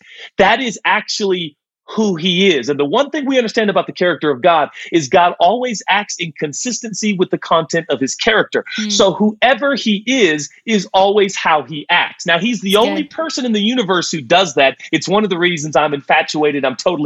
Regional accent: Portland, Oregon, United States; The motto of Portland is keep Portland weird. I was born and raised in Portland.

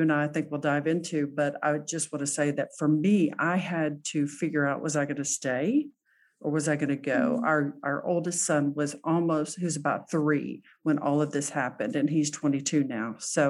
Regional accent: Texas, United States; I grew up in Texas.

